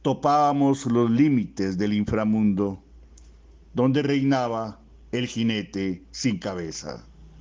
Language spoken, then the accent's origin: Spanish; Bogotá, Colombia; born there; now in Tuluá, Colombia; nací en Bogotá, Colombia, pero hace mucho tiempo radicado en otra ciudad colombiana, en el Valle del Cauca, hablo de Tuluá.